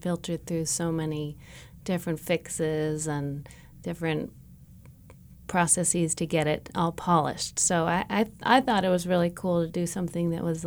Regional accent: California, United States; Well, we grew up in the East Bay, so we just love being in the East Bay

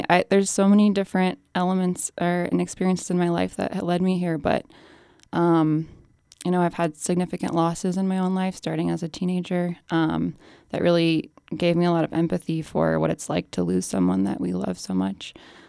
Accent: Silt, Colorado, United States; I grew up in Silt and I currently live in Silt.

